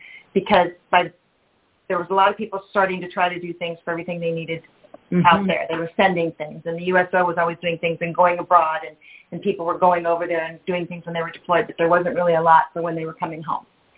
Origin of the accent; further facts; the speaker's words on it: California, United States; And I'd be like, no, I'm from Orange County.